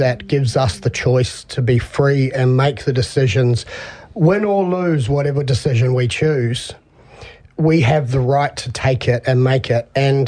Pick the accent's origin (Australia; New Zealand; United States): New Zealand; Nelson; Kia ora. I'm actually from Tasman, South Island, Nelson. And I've been spending the last few months in the North Island